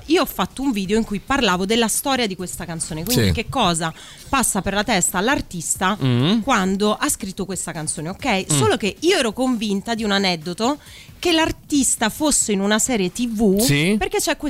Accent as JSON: {"language": "Italian", "town": "Cesenatico", "region": "Emilia-Romagna", "country": "Italy", "tie": "born or raised there", "also_born_or_lived": "Naples", "said": "io sono nata a Napoli, però sono cresciuta in Cesenatico e sono là."}